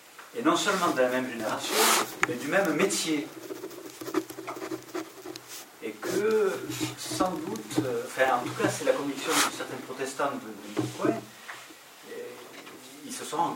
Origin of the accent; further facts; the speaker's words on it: Provence-Alpes-Côte d'Azur, France; Je suis du Vaucluse. Et dans le Vaucluse, dans l'endroit où j'habite, il y a des Vaudois. De la famille, des ancêtres Vaudois.